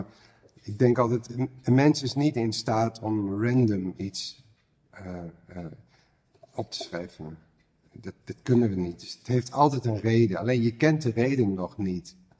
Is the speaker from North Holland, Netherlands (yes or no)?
no; Rotterdam, South Holland, Netherlands; Ik ben opgegroeid in Rotterdam